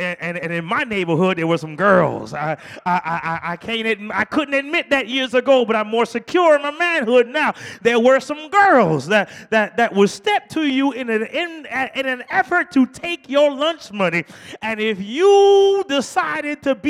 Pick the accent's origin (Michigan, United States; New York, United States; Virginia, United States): New York, United States; Brooklyn; I grew up in Brooklyn, and your pastor grew up in Southeast D.C.